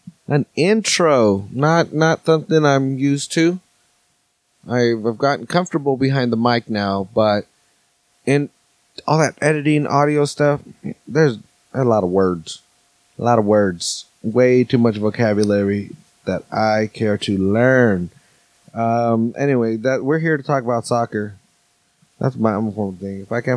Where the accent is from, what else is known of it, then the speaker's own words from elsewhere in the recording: Salinas, California, United States; because again, I'm from Salinas. You can't get within, you know, can't go 200 yards without running into a fucking lettuce patch.